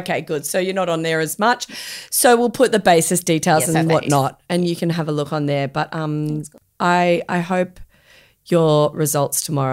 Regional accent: England, United Kingdom; Like, I'm English. My mum and dad were like, you're an English rose, and I hold like the rose colour. I'm just English, like just deathly white.

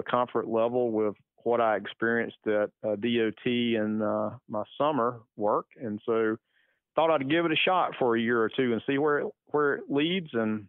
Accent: Lavonia, Georgia, United States; born or raised there

